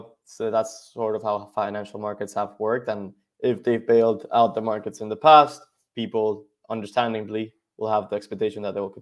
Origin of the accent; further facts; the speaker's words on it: Venezuela; I'm originally from Venezuela.